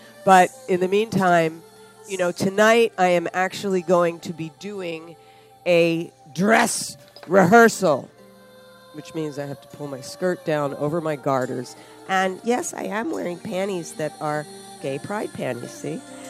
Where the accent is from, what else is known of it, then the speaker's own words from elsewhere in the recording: Philadelphia, Pennsylvania, United States; We're getting ready to go to Philly, my hometown.